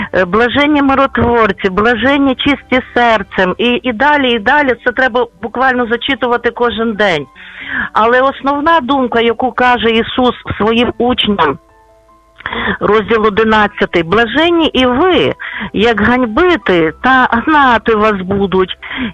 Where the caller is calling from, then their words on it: Lviv, Lviv Oblast, Ukraine; Доброго дня, я зі Львова